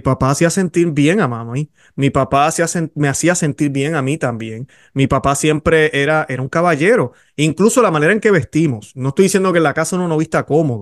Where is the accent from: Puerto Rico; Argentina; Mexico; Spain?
Puerto Rico; yo que soy de Puerto Rico